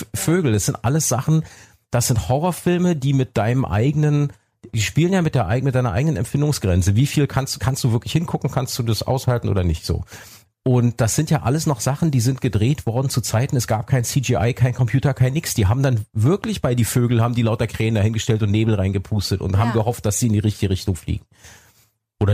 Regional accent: East Germany, Germany; ich komme ja aus der DDR, also war mit Informationen sowieso ein bisschen schwierig

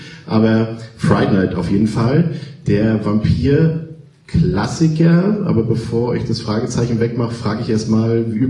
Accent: Northern Germany, Germany; born there; Ich komme ja hier auch aus dem Norden gebürtig

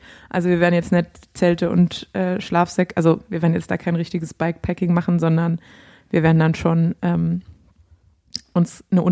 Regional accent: Baden-Württemberg, Germany; Heilbronn ist meine Hut. Ich bin zwar auf dem Dorf bei Heilbronn aufgewachsen, aber ich bin natürlich in Böckingen, Heilbronn, auf die Schule gegangen.

